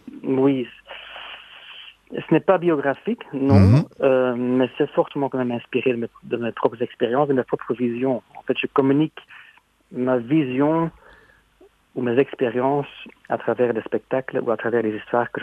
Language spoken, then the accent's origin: French; Flanders, Belgium; Ici, chez moi, en Belgique, en Flandre, les gens sont encore beaucoup plus réservés